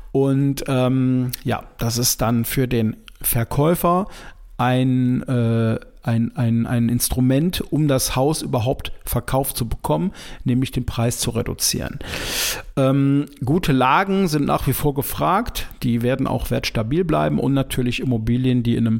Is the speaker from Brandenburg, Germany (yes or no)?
no; North Rhine-Westphalia, Germany; hier bei uns in den Ballungsgebieten, Köln, Düsseldorf, das ist ja, wo ich herkomme